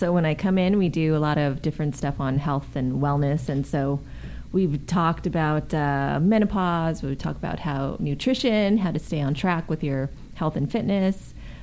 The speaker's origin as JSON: {"language": "English", "town": "Los Angeles", "region": "California", "country": "United States", "tie": "born or raised there", "also_born_or_lived": "Denver", "said": "but I grew up out here in L.A. for junior high and high school, so I always say, yeah, I basically grew up in L.A."}